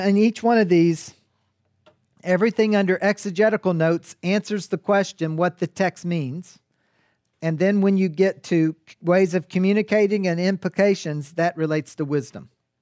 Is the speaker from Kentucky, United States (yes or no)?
yes; Kentucky, United States; And I'm from Kentucky, so our English is kind of poor in Kentucky.